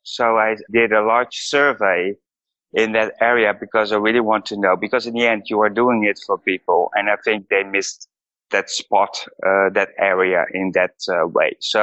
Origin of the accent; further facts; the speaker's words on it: Netherlands; I'm from the Netherlands. I got two offices at the automotive campus in Helmond and also in Amsterdam. And Helmond is a small city nearby Eindhoven. It's in the south of the Netherlands.